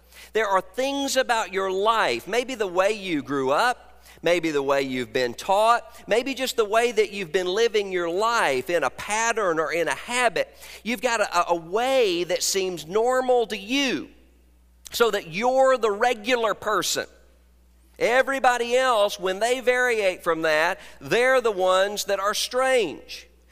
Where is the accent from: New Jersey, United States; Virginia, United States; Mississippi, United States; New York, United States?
Mississippi, United States; They were way up north, and I grew up in South Mississippi